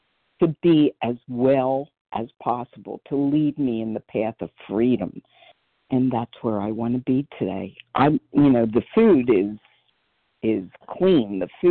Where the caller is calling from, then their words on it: Philadelphia, Pennsylvania, United States; from outside of Philadelphia, Pennsylvania.